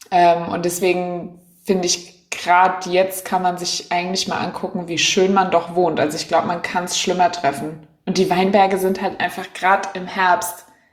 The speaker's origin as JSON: {"language": "German", "town": "Hackenheim", "region": "Rhineland-Palatinate", "country": "Germany", "tie": "born or raised there", "said": "Gut, ich bin in Hackenheim groß geworden. Das ist natürlich irgendwie 1000 Winzer auf 2000 Leute."}